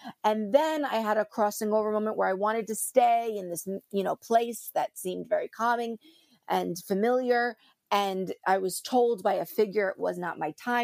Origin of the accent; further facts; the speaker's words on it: New Jersey, United States; I am from New Jersey.